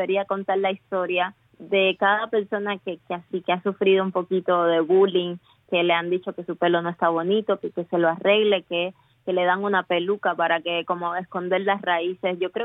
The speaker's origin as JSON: {"language": "Spanish", "country": "Cuba", "said": "yo en Cuba estudié por 11 años música clásica, pero no sabía mucho de la propia mía música cubana."}